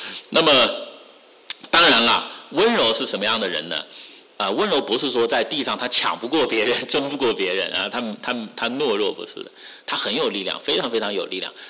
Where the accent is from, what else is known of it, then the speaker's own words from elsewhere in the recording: China; 你像我小时候啊，小时候在中国大陆，那个资源非常非常紧张啊